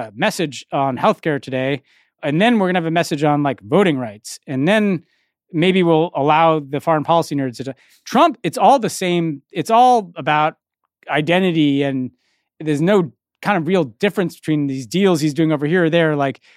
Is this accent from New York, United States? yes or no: yes; New York, United States; born there; One is I'm a New Yorker by birth. I'm there a lot.